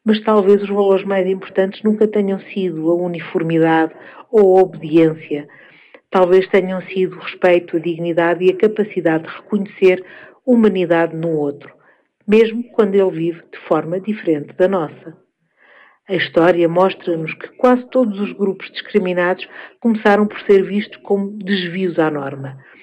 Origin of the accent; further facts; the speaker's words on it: Guarda, Centro, Portugal; also born or lived in Germany; Sou portuguesa, nascida e criada em Portugal, numa família tradicional, da guarda, cresci com referências muito próprias sobre o que era o normal, o adequado ou o aceitável. Mas quando vivi na Alemanha